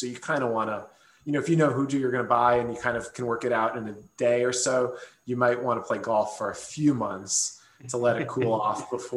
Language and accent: English; Connecticut, United States; our state, certainly my home state of Connecticut, is completely broke.